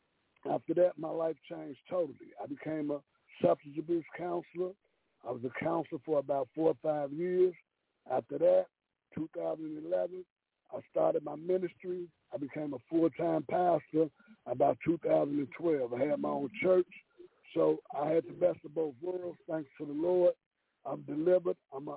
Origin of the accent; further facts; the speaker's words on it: Illinois, United States; I grew up on the South Side in the hundreds.